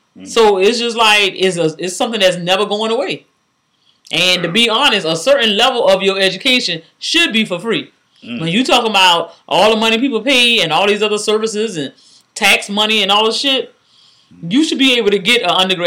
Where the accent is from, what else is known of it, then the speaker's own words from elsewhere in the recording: Georgia, United States; She would have to be a black person from my home state of Georgia with the bullshit, but she sounds stupid as hell.